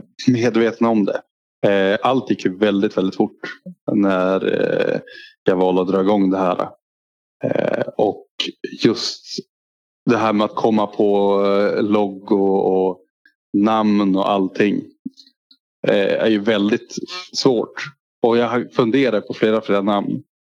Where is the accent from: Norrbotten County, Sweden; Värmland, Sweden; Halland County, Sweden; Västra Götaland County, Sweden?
Norrbotten County, Sweden; Glommersträsk; loggan är ju berget utanför där jag är uppväxt i Glommersträsk.